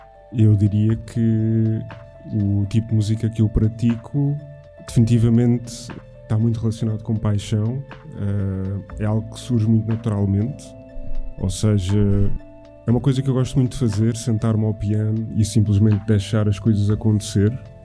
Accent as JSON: {"language": "Portuguese", "region": "Madeira", "country": "Portugal", "tie": "born or raised there", "also_born_or_lived": "Venezuela", "said": "Nasci na Venezuela. Os meus pais são madeirenses, mas o meu pai, muito cedo, foi viver para a Venezuela. Quando tinha 5 anos, fui para a Madeira."}